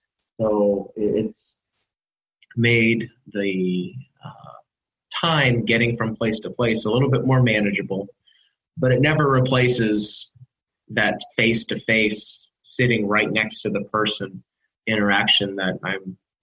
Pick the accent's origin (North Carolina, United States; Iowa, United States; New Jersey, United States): Iowa, United States; Lamoni; now in Washington, United States; I grew up in Lamoni, Iowa, and I graduated with 28 people in my class.